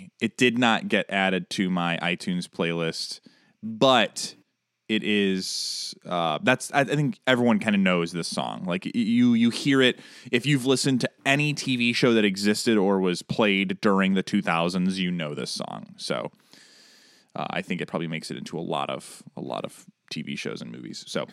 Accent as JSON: {"language": "English", "town": "Chicago", "region": "Illinois", "country": "United States", "said": "The song, for me being a Chicagoan, subjectively is a 5."}